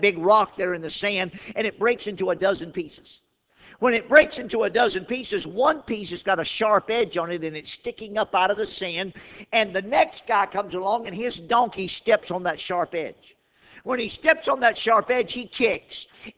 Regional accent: Louisiana, United States; I grew up in Louisiana on the bayous, and there was this one bayou called Jefferson Bayou that we fished on all my life

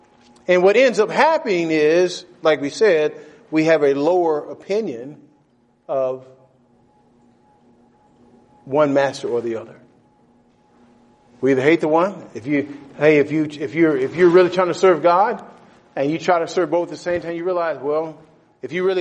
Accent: Texas, United States; moved away; So I grew up in Texas. We didn't care if the grass burnt or died or whatever, you know.

